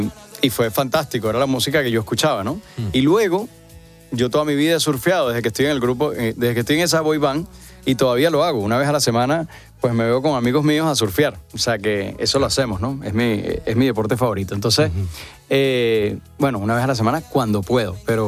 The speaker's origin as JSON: {"language": "Spanish", "country": "Venezuela", "said": "Bueno, yo soy venezolano, soy rubio porque mis padres son españoles, pero soy venezolano y surfeo"}